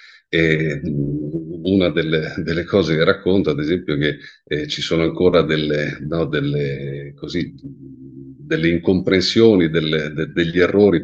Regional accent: Milan, Lombardy, Italy; moved away as an adult; now in Rome, Italy; sono un milanese pentito perché ormai da qualche anno vivo a Roma, ho 52 anni

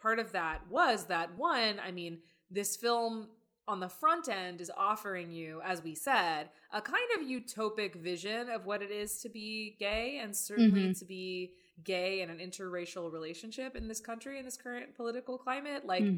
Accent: Southern United States, United States; I have to admit that as a Southerner, I did not really get New Hampshire

